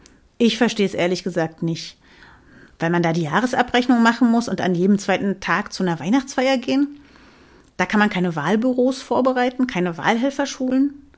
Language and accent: German; Berlin, Germany; Und als Berlinerin bin ich da ein bisschen leidgeprüft.